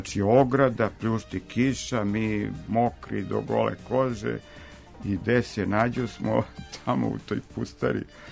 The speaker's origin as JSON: {"language": "Serbian", "region": "Belgrade", "country": "Serbia", "said": "ja sam iz Beograda, iz Jugoslavije, to je bilo davno."}